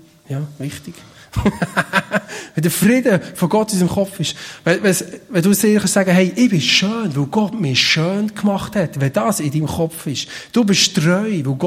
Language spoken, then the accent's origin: German; Switzerland; Wir sind Schweizer, gell?